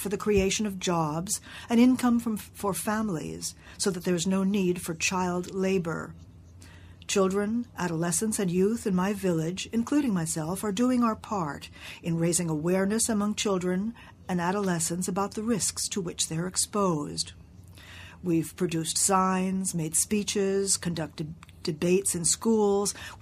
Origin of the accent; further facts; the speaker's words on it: Santa Cruz Cabrália, Bahia, Brazil; Good morning to all of you. I'm 15 years old and I'm Brazilian. I'm from the Coroa Vermelha Patasho village in Santa Cruz, Cabralia, state of Bahia.